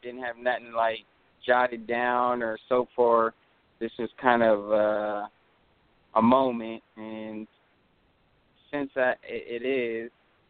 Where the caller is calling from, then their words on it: Indiana, United States; Oh, that's in Indiana.